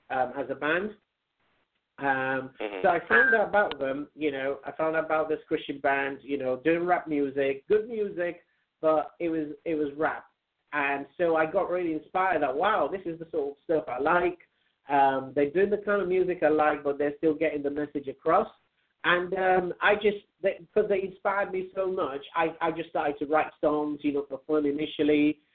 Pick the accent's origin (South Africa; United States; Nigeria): Nigeria; I grew up in Nigeria. And growing up, I love, you know, rap music, I love hip hop, and I became a Christian when I was 11.